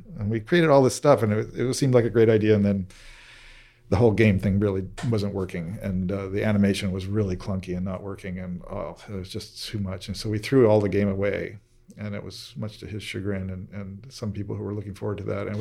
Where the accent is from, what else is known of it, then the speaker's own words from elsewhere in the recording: California, United States; I've lived here, and then I grew up in the East Bay from age 10, so I have a kind of a strong affinity for the East Bay as well.